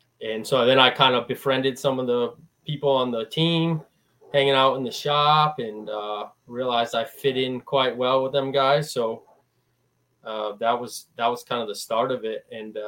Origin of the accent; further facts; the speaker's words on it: Connecticut, United States; Yeah, so I'm from Eastern Connecticut.